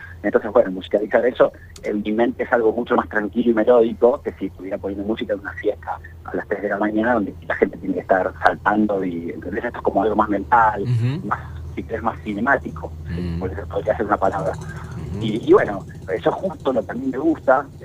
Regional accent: Argentina; Yo soy un jockey argentino

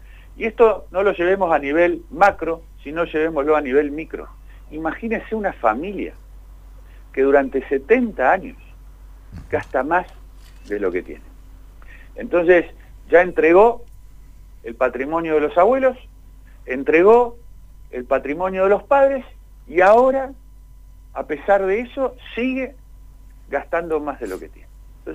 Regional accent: Argentina; como argentinos.

